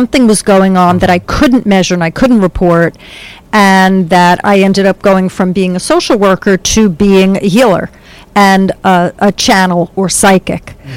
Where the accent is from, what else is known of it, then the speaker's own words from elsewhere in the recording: New York, United States; now in North Central New Jersey, United States; live in North Central Jersey, about 20 minutes away from campus. And I used to be a social worker. I grew up on Long Island, became a trained social worker